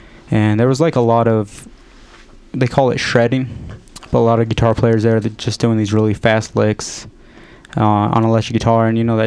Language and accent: English; Alamosa, Colorado, United States; Yeah, I grew up down in the San Luis Valley, down in Alamosa.